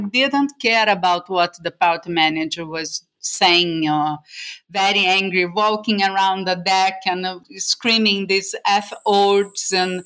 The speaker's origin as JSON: {"language": "English", "region": "Rio de Janeiro", "country": "Brazil", "moved": "as an adult", "lives_now": "Norway", "said": "I live in Norway, in a small island with only 10,000 people. So it's very different from where I'm from, Rio de Janeiro, big city in Brazil."}